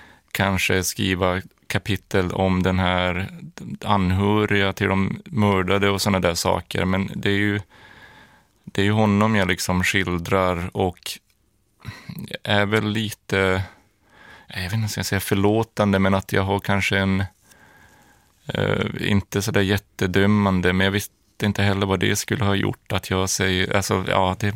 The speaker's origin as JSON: {"language": "Swedish", "town": "Luleå", "region": "Norrbotten County", "country": "Sweden", "tie": "born or raised there", "said": "Jag är uppvuxen i Luleå"}